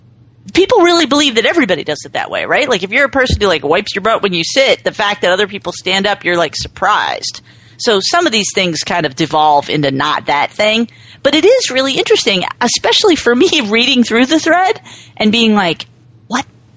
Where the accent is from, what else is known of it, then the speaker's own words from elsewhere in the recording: New England, United States; but I'm from New England, so I don't even.